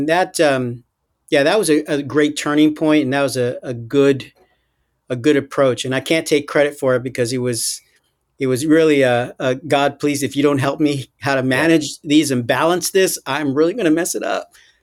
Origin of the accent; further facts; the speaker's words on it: Brooklyn, New York, United States; So I was born and raised in Brooklyn, spent some time in the suburbs for a bit, but mostly in Brooklyn.